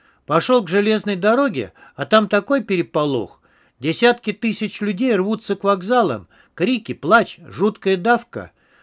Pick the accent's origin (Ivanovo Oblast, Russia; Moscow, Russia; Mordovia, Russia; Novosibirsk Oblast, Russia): Moscow, Russia; born there; Я родился в Москве в сентябре 1922 года. Учился в школе номер 618, расположенной рядом с Бауманским садом